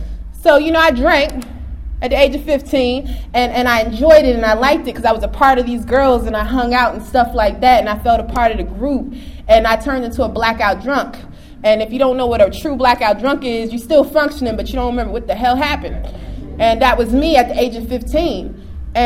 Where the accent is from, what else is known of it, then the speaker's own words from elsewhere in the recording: Woodbridge, Virginia, United States; also born or lived in Japan; I was born out of the country, right? Military family. He named it Japan. And when we got back to the States, my mom bought a house in Woodbridge, Virginia.